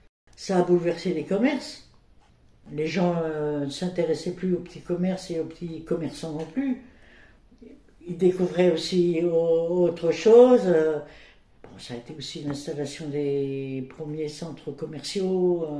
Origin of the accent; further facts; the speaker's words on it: Rennes, Brittany, France; born there; Je suis née à Rennes le 7 mai 1944.